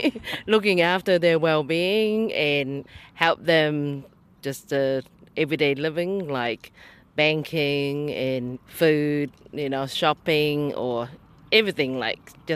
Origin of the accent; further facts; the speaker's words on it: Thailand; English is a second language; I'm from Thailand.